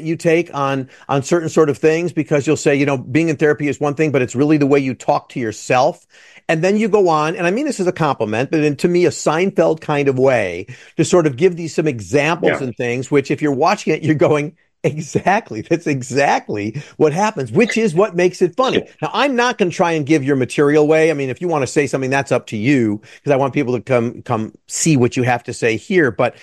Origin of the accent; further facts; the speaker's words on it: Chicago, Illinois, United States; I grew up in Chicago. I grew up in the burbs, but I'm a Chicagoan my whole life. So I'm your Midwestern charming boy.